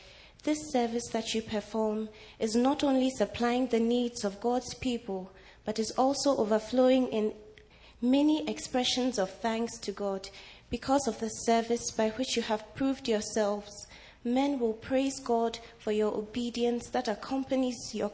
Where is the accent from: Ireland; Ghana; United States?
Ghana; I'm from Ghana. It's in Africa, just to make sure.